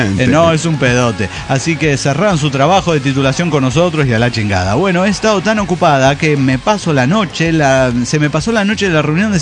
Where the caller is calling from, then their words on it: Saltillo, Coahuila, Mexico; de Saltillo, Coahuila.